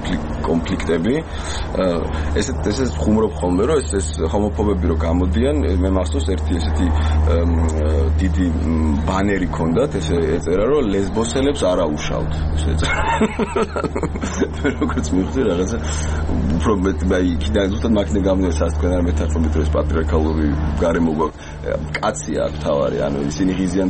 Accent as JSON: {"language": "Georgian", "region": "Tbilisi", "country": "Georgia", "tie": "born or raised there", "said": "საქართველოში დაიბადე, გავიზარდე და ძალიან მიყვარს საქართველო და ნუ განსაკუთრებით თბილისი, იმიტომ რომ თბილისში დაამთავრე სკოლა, თბილისში მქონდა ჩემი პირველი ქორწილი, თბილისში გამიშდა ჩემი შვილი"}